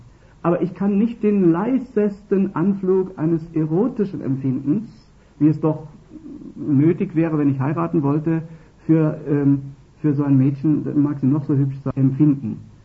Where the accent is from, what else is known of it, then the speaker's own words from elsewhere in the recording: East Germany, Germany; da aus der DDR, wo ich herkomme, war das bisher anders